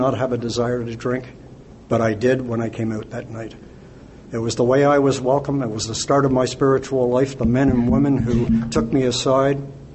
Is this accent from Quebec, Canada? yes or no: yes; Montreal, Quebec, Canada; I drank for 32 years, and I came from Montreal originally, a great family